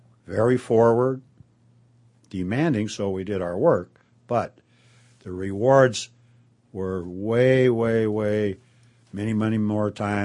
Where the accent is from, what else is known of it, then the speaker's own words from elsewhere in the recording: Pasadena, California, United States; I come from Pasadena, California.